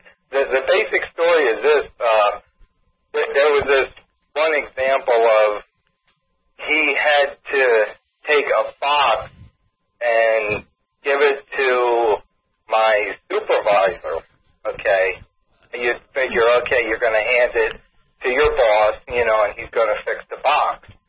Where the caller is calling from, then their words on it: Reading, Pennsylvania, United States; Pennsylvania, Reading, PA.